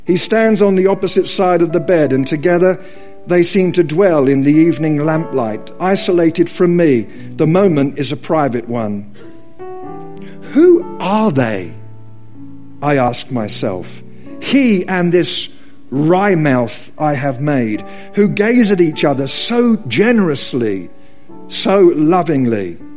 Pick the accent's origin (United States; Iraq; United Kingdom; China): United Kingdom; England; I'm from England. We have a summer that lasts 17 minutes.